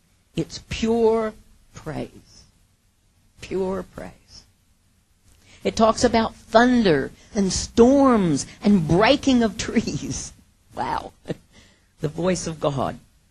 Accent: Oklahoma, United States; Now, I grew up in Oklahoma, which is the land of tornadoes.

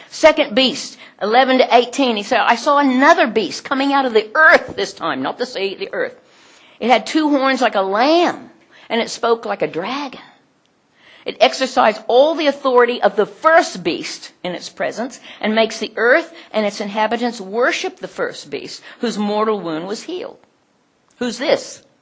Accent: United States; I mean, when I grew up in America, 1946 I was born

